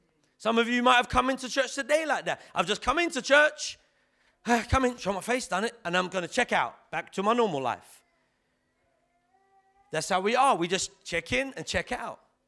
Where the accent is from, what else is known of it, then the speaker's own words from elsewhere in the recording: Rotherhithe, London, United Kingdom; I'm from Rotherhithe. I'm part of Potter's House.